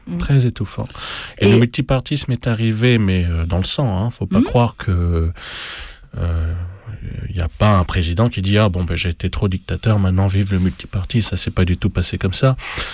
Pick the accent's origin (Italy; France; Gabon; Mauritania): Gabon; Libreville, Estuaire; born there; also born or lived in Ottawa, Canada; quand je suis né au Gabon, donc à Libreville, on est parti quelques années au Canada, où j'ai passé vraiment ma petite enfance à Ottawa, donc le Canada anglophone, et puis on est revenu en 90 au Gabon